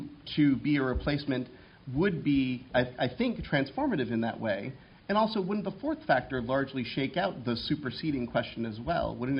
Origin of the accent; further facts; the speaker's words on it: Boston, Massachusetts, United States; I come from the First Circuit, I'm from Boston